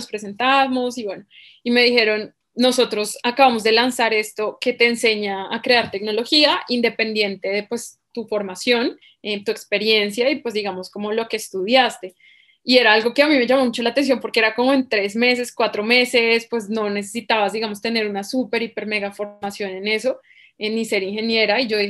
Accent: Bogotá, Colombia; accent: Bogotá; now in Medellín, Colombia; Yo soy bogotana, claramente mi acento lo revela, pero ahorita estoy viviendo en Medellín

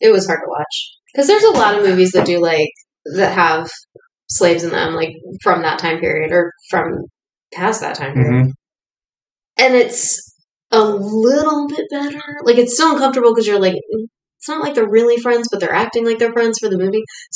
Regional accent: Pennsylvania, United States; I grew up in Pennsylvania. The North was always the good one.

